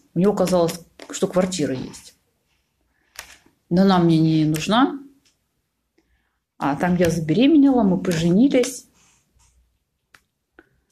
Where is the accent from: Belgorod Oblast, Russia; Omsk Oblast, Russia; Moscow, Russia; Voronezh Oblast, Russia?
Voronezh Oblast, Russia; moved away; я вообще родилась и выросла в Воронежской области. Я тогда уехала в Москву.